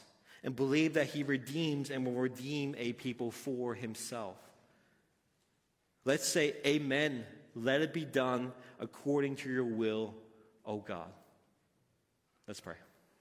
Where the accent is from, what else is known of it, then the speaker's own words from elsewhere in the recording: Newfoundland and Labrador, Canada; I'm from the Bay. I like the Bay. He took two baymen and he plopped them right in the middle of downtown St. John's.